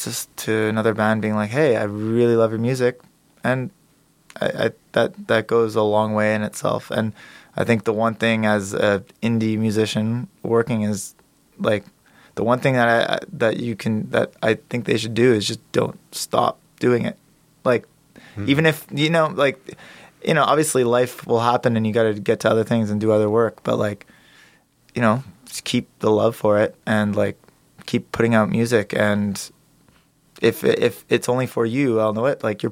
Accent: Quebec, Canada; I'm from Quebec

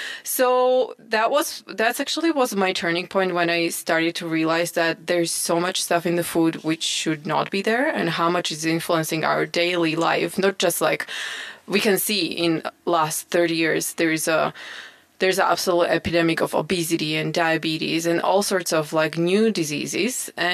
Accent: Slovakia; now in Canada; But before I moved to Canada, as I'm from Slovakia, I never actually appreciated great food and great produce we having

